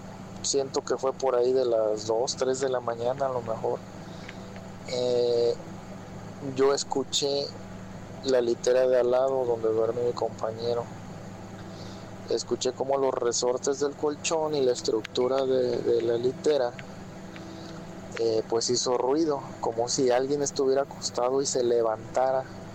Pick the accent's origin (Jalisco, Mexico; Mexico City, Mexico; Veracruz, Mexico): Veracruz, Mexico; Poza Rica; Yo soy de Poza Rica, Veracruz, pero me tocó en un pozo pues no muy lejos.